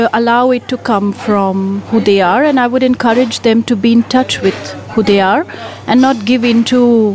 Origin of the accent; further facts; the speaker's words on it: Pondicherry, Puducherry, India; also born or lived in Mumbai; I'm from Mumbai, but I grew up in Pondi.